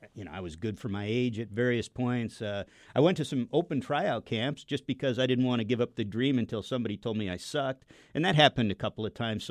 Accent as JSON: {"language": "English", "town": "Seattle", "region": "Washington", "country": "United States", "tie": "born or raised there", "said": "I grew up in the Seattle area."}